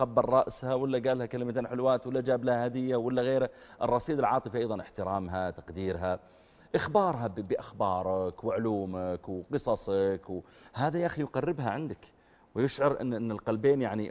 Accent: Eastern Province, Saudi Arabia; also born or lived in Riyadh; وأنا من أهل الرياض لكن ربوت هناك، ويبدو أن طبيعة المناطق البحرية

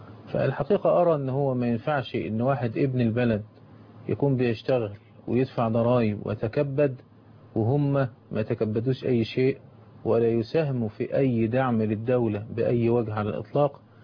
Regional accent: Egypt; إن إحنا عندنا في مصر

